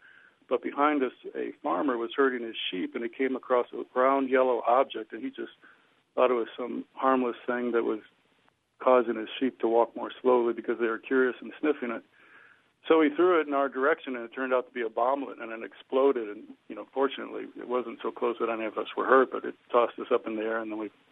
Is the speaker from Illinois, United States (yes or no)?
yes; Chicago, Illinois, United States; I grew up in Chicago, and the Daily machine has nothing on the Karzai machine